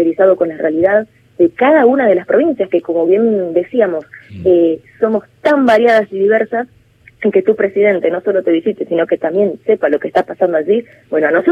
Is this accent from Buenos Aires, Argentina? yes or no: no; Tucumán, Argentina; a nosotros nos entusiasma como tucumanos